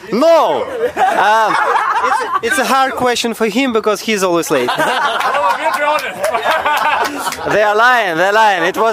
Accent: Ukraine; English is a second language; European people are in a stage that we are from Ukraine, and Ukraine is a part of Europe

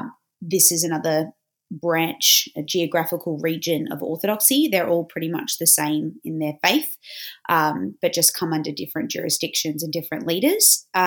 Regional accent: Sydney, New South Wales, Australia; So I didn't actually grow up in the Shire. Okay. For me, I actually grew up thinking that Sydney ended at the airport.

